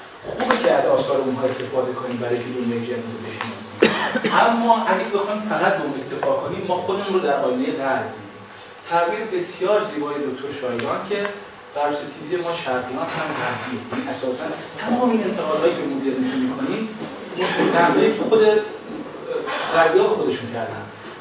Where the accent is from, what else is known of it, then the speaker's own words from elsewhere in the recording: Iran; این هویت رو در خودمون احساس کنیم که ما ایرانی هستیم